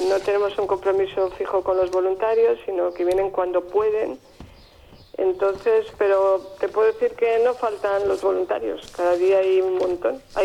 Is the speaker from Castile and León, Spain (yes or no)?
yes; Salamanca, Castile and León, Spain; Yo soy de Salamanca y siempre me he dedicado a la parte de todo lo que estudié fue de cosas educativas.